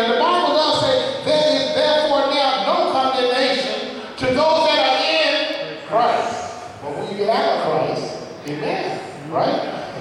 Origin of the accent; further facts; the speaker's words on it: the South, United States; You know, I have to go back when I grew up down south in the Baptist church.